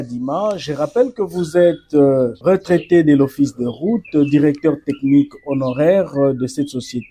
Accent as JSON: {"language": "French", "country": "DR Congo", "said": "chez nous en RDC"}